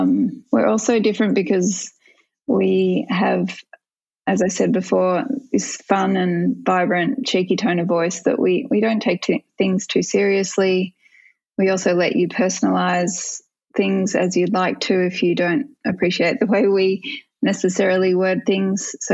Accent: Melbourne, Victoria, Australia; she's from the UK and I was from Melbourne, and so we're meeting in Sydney.

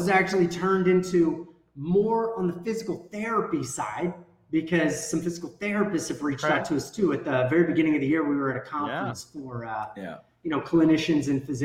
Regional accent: East Coast, United States; now in Seattle, United States; I live in Seattle. You guys both know I'm from the East Coast. Right now, I'm actually in Missouri.

